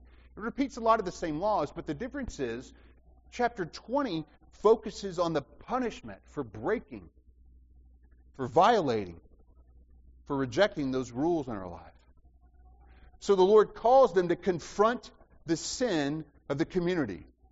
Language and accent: English; Alabama, United States; You know, I grew up in Alabama, and when you're born in Alabama, it's not long before a choice is forced upon you.